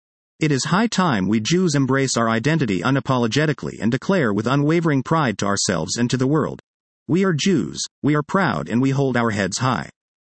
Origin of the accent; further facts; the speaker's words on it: Scotland, United Kingdom; Growing up in Scotland, my family and I were aware and accepting of our differences